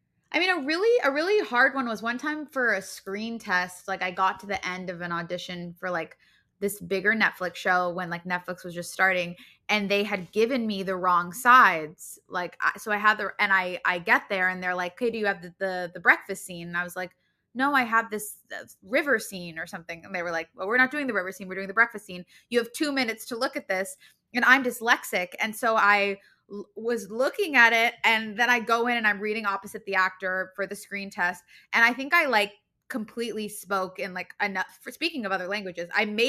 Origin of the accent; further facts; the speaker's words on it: Los Angeles, California, United States; What will forever be my audition high was that I grew up in Los Angeles. I grew up going to the Groundlings